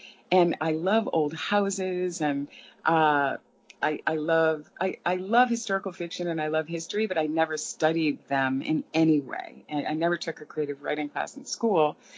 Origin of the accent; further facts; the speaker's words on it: Massachusetts, United States; we had moved up to Connecticut, because I'm from Massachusetts, and I kept going north from New York, trying to, get more and more New England.